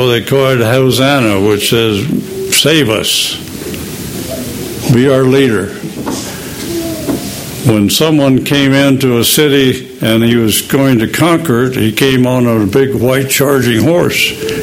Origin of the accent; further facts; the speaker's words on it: North Dakota, United States; born there; I was born in North Dakota.